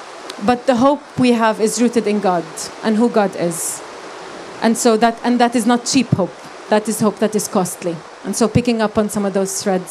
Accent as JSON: {"language": "English", "town": "Nazareth", "region": "Northern District", "country": "Israel", "tie": "born or raised there", "second_language": "English", "lives_now": "Jerusalem", "said": "I was born and raised in Nazareth. I'm now based in Jerusalem."}